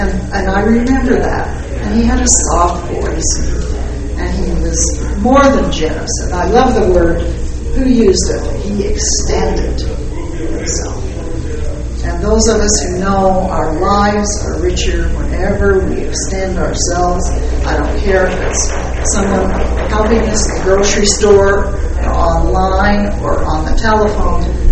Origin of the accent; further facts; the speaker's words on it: Rexburg, Idaho, United States; I'm a cowgirl from Idaho. Come to the big city as a freshman. Really. Grew up in Rexburg, which is a great town.